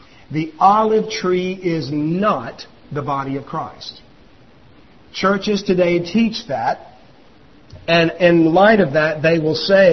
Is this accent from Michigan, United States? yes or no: no; Louisiana, United States; And see, even I knew that, and I'm from Louisiana.